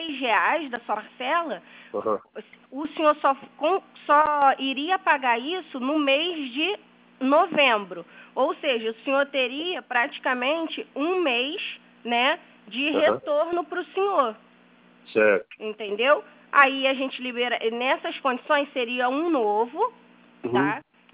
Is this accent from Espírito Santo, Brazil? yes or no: no; Rio de Janeiro, Brazil; Só que eu sou do Rio